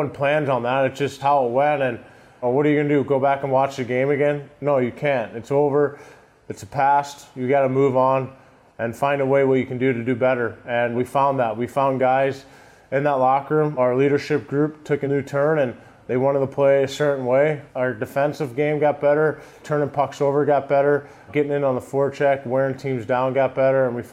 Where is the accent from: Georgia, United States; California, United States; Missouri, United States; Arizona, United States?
Missouri, United States; being 15 minutes away from Enterprise Center my whole life